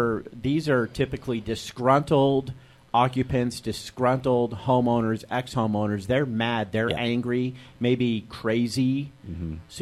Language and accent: English; California, United States; You know, I was raised in Southern Cal, and, I mean, went to Disneyland all the time.